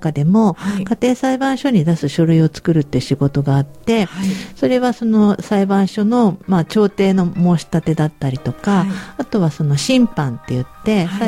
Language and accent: Japanese; Sendai, Miyagi, Japan; 仙台で、はい。